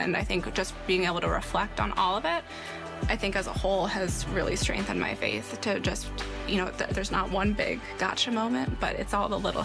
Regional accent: Buffalo, New York, United States; moved away as an adult; now in Atlanta, United States; And we moved to Atlanta from Buffalo, New York about 5 years ago now. My biggest hesitation about moving to a new city far away from home was I really wanted to make sure that we found a sense of community here.

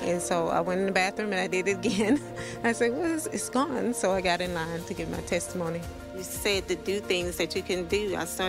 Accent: Talladega, Alabama, United States; I'm from Talladega, Alabama.

